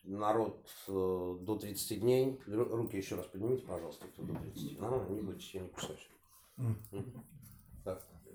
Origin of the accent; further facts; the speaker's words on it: Saint Petersburg, Russia; moved away; Я родился и вырос в Балтийских болотах, как писал Иосиф Александрович Бродский. Я питерский сам, тогда это назывался Ленинград. Я улетел с бескрайних просторов нашей родины в 1979 году